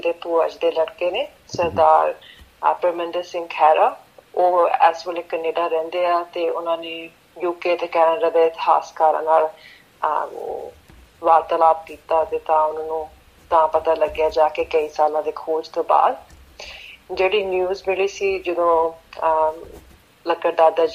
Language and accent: Punjabi; Sydney, New South Wales, Australia; ਤੇ ਮੈਂ ਸਿਡਨੀ ਦੀ ਜੰਮਪਲ ਹਾਂ। ਮੁੱਢ ਤੋਂ ਅਸੀਂ ਪਿੰਡ ਮੁੱਛਲ ਜ਼ਿਲ੍ਹਾ ਅੰਮ੍ਰਿਤਸਰ ਤੋਂ ਹੈਗੇ ਹਾਂ